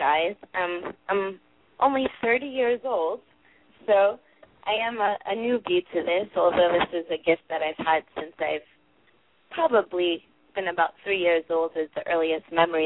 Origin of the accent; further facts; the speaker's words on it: New York City, New York, United States; now in Staten Island, United States; I was actually born and raised in Brooklyn, so I do have a little bit of an accent.